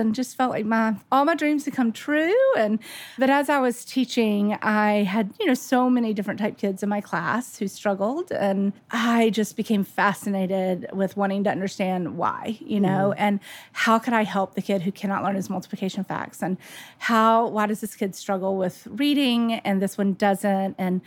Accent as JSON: {"language": "English", "town": "Birmingham", "region": "Alabama", "country": "United States", "tie": "born or raised there", "said": "So I grew up in Birmingham, Alabama."}